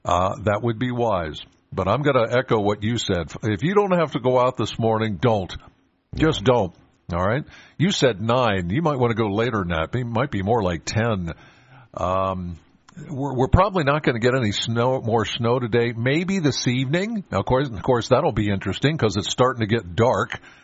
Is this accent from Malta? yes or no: no; Penns Valley, Pennsylvania, United States; I'm from Penns Valley.